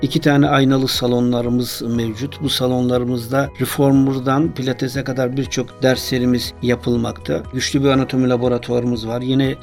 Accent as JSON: {"language": "Turkish", "region": "Afyonkarahisar", "country": "Turkey", "tie": "born there", "said": "1964 Afyon doğumluyum. Birçok insan beni Kütahyalı bilmesine rağmen."}